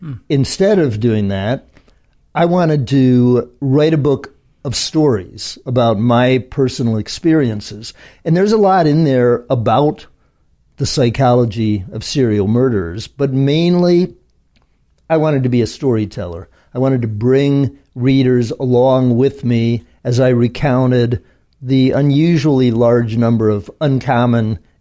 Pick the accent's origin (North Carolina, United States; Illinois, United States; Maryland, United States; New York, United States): New York, United States; North Tonawanda; I'm not originally from North Tonawanda. My dad was in the FBI.